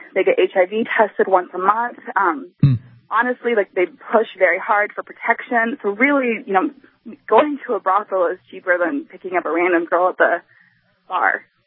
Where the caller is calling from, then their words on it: Nevada, United States; Hey, I was just calling because I'm actually from Nevada, and when I went to college, I came back and did a research project on brothels.